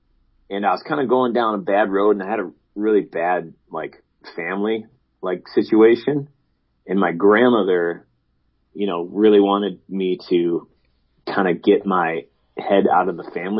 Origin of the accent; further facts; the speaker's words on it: Canton, Michigan, United States; So I was with my mom quite a many years without a father. And we were living with her sister out in Canton, Michigan for a little bit.